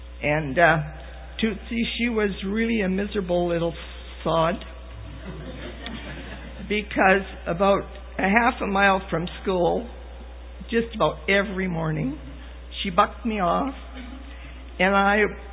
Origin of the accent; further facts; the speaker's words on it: Legal, Alberta, Canada; We lived on a farm at Legale, which was a Catholic and a French-speaking community. And we didn't fit in there because we were Protestant and we couldn't speak French.